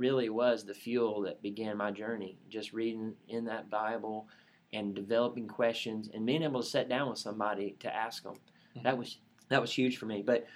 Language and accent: English; Berea, Kentucky, United States; I grew up in Berea, Kentucky, small town